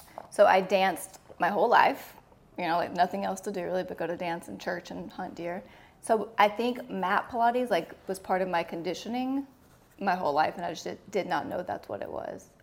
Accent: Arkansas, United States; I am from Arkansas.

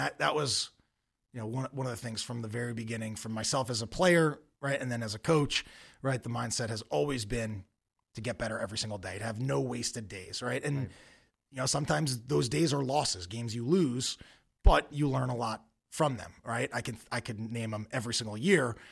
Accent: New York, United States; I grew up on Long Island, so Long Island lacrosse is pretty good. But our conference, you know, there's so many teams on Long Island and different conferences in Nassau and Suffolk.

